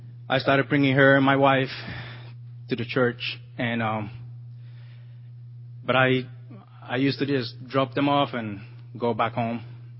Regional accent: Nantucket, Massachusetts, United States; About a year and a half ago, me and my wife and my four kids, we come from Massachusetts. It's an island called Nantucket over there.

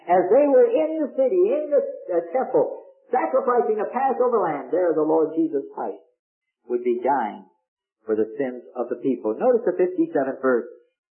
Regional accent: Minneapolis, Minnesota, United States; Now, when we were raised in Minneapolis, I guess we had it backwards, but we always said breakfast, dinner, and supper.

